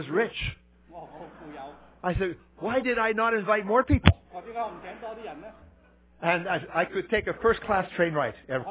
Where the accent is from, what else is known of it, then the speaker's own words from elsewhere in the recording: Netherlands; I'm from Holland. So I think about money.